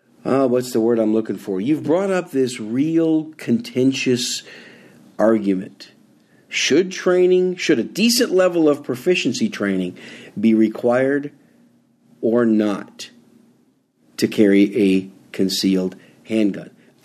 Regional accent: Wisconsin, United States; And my home state, my home state of Wisconsin finally got with the program.

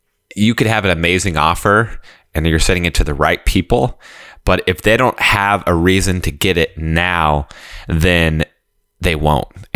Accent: California, United States; also born or lived in Texas; I moved from Texas back to California, where I'm from.

